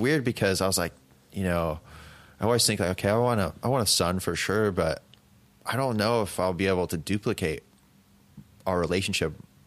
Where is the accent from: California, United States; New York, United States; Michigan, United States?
California, United States; But that's just from growing up in California.